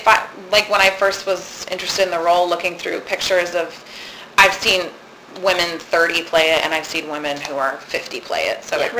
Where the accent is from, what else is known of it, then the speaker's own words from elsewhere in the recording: Venice, Florida, United States; I was ready to come back to Venice. I was ready to be close to my family and to come back to my hometown.